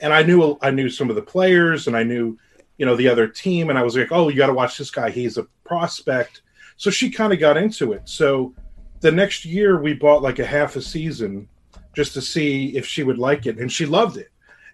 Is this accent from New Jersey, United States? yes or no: yes; New Jersey, United States; I think it started when I was about 12 years old, and growing up in New Jersey, me and my brother's about a year and a half younger than me, and we were awful kids.